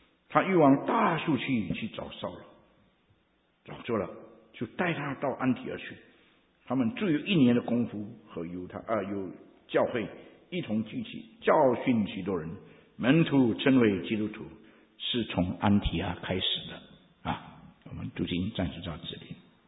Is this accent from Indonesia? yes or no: yes; Indonesia; 我们中国人气得要死，我不是印尼人，我们是讲印尼文的中国人，听懂吗？